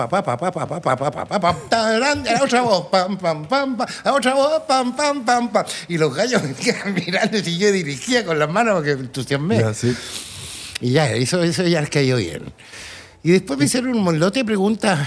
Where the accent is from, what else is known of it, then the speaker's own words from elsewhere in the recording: Concón, Valparaíso, Chile; also born or lived in Viña del Mar; Viví hasta como los 10 años aquí en Concón. Y luego nos cambiamos a Viña, mi familia, ¿no es cierto? Nosotros éramos 5 hermanos.